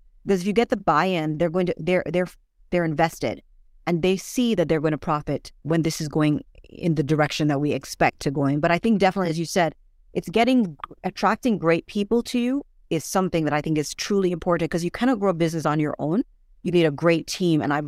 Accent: Jamaica; growing up in Jamaica, most of us grew up very entrepreneurial.

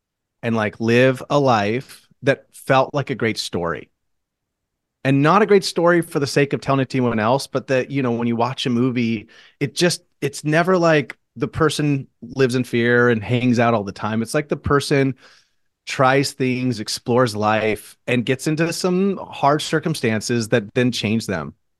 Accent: Boise, Idaho, United States; now in Portland, United States; No, I grew up in Boise, Idaho. I came to Portland because, you know, it was like the weird place in the country to go

